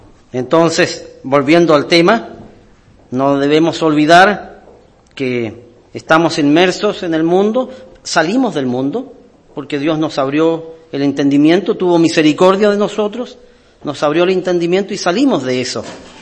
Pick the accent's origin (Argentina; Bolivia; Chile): Chile; Coyhaique, Aysén; also born or lived in Osorno; Yo nací en Osorno, pero después mis padres viajaron a Coyhaique por trabajo. Y viajábamos de Coyhaique a Osorno todos los años